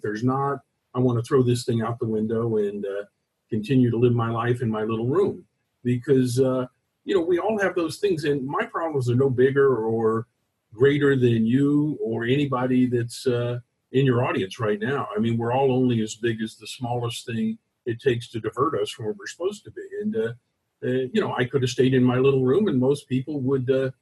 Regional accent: Tulsa, Oklahoma, United States; Well, I grew up here in my hometown, Tulsa, Oklahoma.

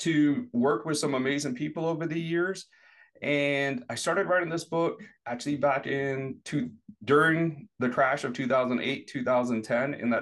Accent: New York City, New York, United States; I'm from New York City. We don't swim in the ocean here and see things, right?

